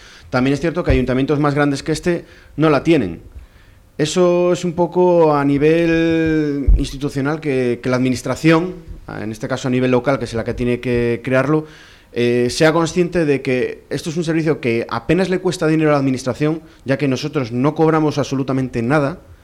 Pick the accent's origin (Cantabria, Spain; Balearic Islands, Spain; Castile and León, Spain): Cantabria, Spain; Cabezón de la Sal; somos de aquí de Cabezón